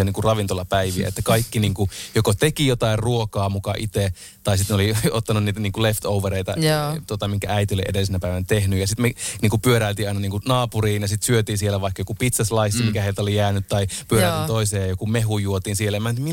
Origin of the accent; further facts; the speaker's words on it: Oulunsalo, North Ostrobothnia, Finland; also born or lived in Oulu; Mä oon syntynyt Oulussa on syntynyt, mutta asuttiin sitten Oulun Salossa, joka oli siis pienehkö kunta siinä heti kyljessä.